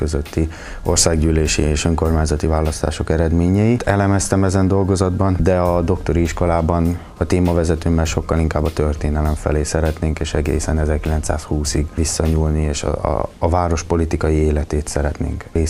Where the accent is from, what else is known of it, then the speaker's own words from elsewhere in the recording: Miskolc, Borsod-Abaúj-Zemplén, Hungary; Szülővárosommal, Miskolccal foglalkozom, annak is a 20. századi politikai karakterével